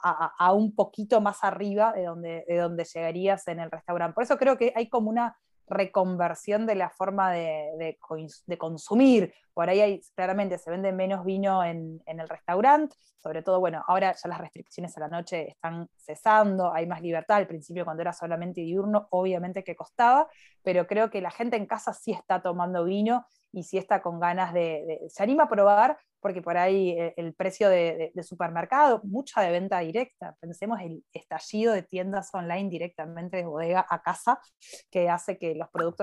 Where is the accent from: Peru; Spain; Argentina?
Argentina; En general, los argentinos en materia de tinto somos muy de Malbec